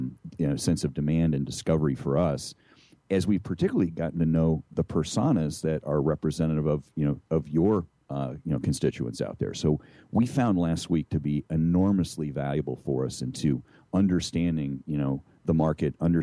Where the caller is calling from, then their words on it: Atlanta, Georgia, United States; So I'm in sweaty Atlanta, Georgia.